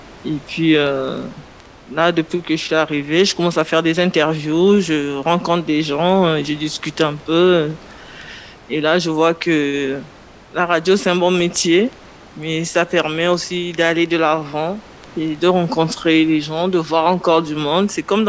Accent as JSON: {"language": "French", "country": "Central African Republic", "lives_now": "France", "said": "Je suis d'RCA, je suis arrivée à l'onde porteuse au mois de juillet."}